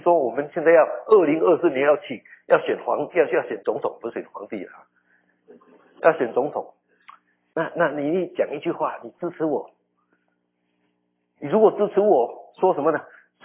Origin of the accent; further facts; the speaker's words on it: Taiwan; 我台湾人在骂自己台湾人啊，很可怕